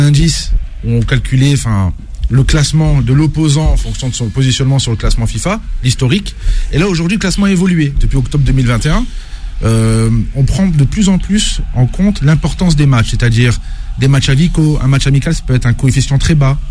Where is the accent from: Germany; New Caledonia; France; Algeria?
Algeria; moi, en tant qu'Algérien, moi aussi, ça fait un peu de la peine.